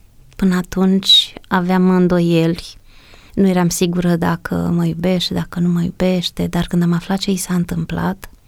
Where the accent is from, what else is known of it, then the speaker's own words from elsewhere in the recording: Zimnicea, Teleorman, Romania; born there; M-am născut în Zimnicea Teleorman, în 1959, pe 16 mai, dintr-o familie foarte săracă, extrem de săracă